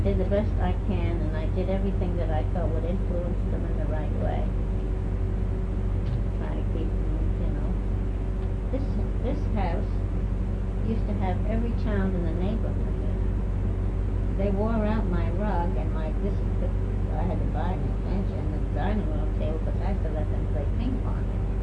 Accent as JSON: {"language": "English", "region": "Rhode Island", "country": "United States", "said": "He said they're from Rhode Island, and he knew I was from Rhode Island."}